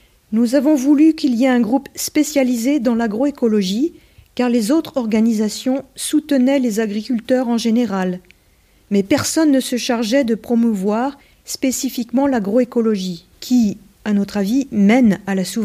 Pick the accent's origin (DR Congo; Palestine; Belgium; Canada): Palestine; Ramallah, West Bank; French is a second language; Je viens de Cisjordanie, de Ramallah.